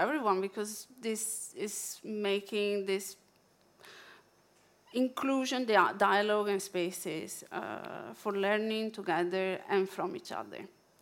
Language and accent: English; Italy; moved away; I am an immigrant myself. I've been here for 5 years, and I am from Italy